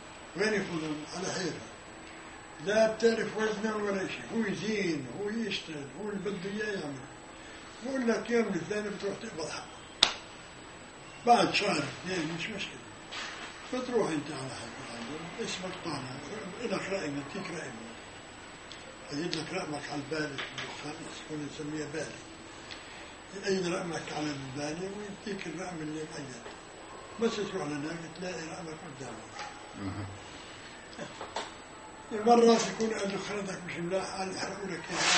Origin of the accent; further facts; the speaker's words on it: Palestine; قديش بدك مصاري بدري أنا فلسطيني خذ هذه سجاني